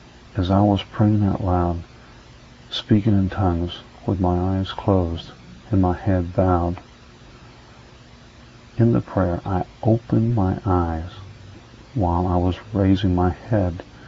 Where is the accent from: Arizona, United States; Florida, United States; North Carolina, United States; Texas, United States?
Texas, United States; Fort Worth; I knew the largest Baptist seminary was in my hometown in Fort Worth